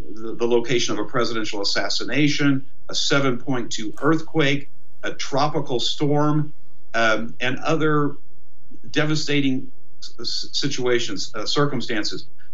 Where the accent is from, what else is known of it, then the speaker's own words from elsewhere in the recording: Indiana, United States; I'm originally from Indiana. I served in the House of Representatives representing the 8th District of Indiana.